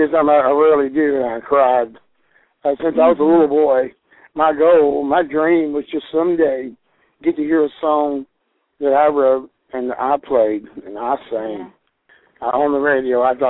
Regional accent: Louisiana, United States; I come from the Bayou

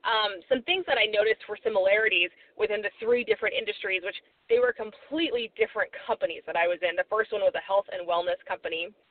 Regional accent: Missouri, United States; also born or lived in California; I live in Missouri with my husband and our three dogs. And I was born in California, raised in Missouri for the most part, lived back in California for a little while

